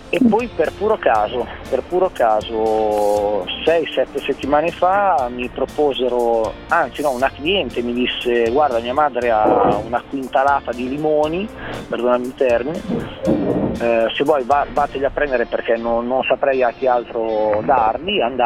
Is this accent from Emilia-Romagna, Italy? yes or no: yes; Emilia-Romagna, Italy; io da romagnolo